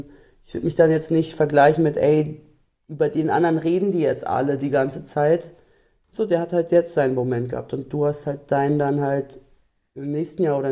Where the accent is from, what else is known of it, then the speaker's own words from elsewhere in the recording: Berlin, Germany; ich wohne zum Beispiel ganz am Rand von Berlin, wo ich aufgewachsen bin. Also bin auch schon mal weggezogen nach Kreuzberg oder nach Charlottenburg.